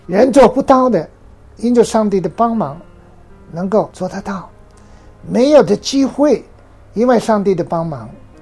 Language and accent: Chinese; China; 我们中国人喜欢八八八，因为八跟发达、发明、发声好像很相似的音。